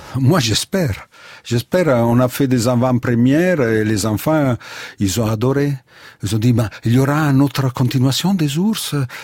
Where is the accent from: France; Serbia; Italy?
Italy; French is a second language; Que moi, je suis italien, évidemment, c'est très important, parce que ça fait partie de mes racines